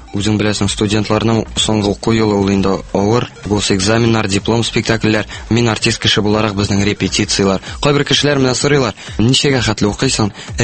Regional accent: Naberezhnye Chelny, Tatarstan, Russia; 1990 елның 18 маенда, нәкъ шушы матур айларның берсендә дөньяга килдем, Ярчалы шәһәрендә.

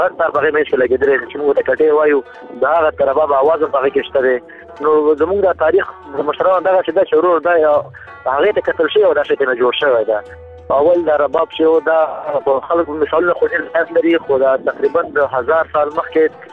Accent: Baghlan, Afghanistan; now in Kabul, Afghanistan; افغانستان کې زه د بغلان د ولایت يم بغلان عمر 30 کال دی او ژوند په کابل کې کومه

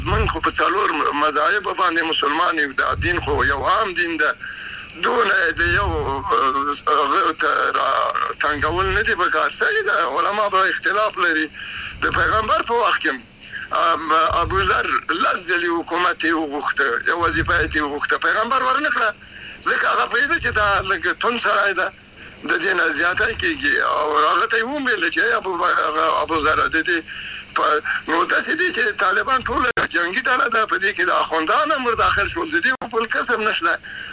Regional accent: Afghanistan; زه افغان یم، نارینه خو ته هم د موږ افغان لورې صحیح ده

